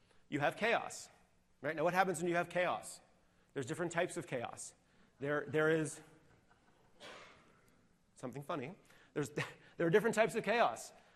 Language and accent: English; Connecticut, United States; now in Canada; I'm from Canada. Well, I'm from Connecticut, but I live in Canada.